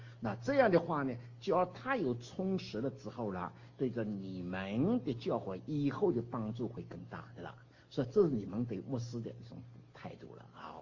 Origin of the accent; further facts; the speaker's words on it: China; 哦，我们中国人以前有个的印象呢，传道是越穷越属灵。